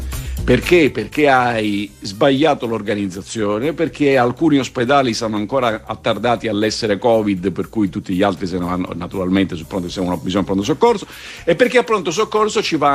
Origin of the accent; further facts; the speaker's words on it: Southern Italy, Italy; Io sono del Sud.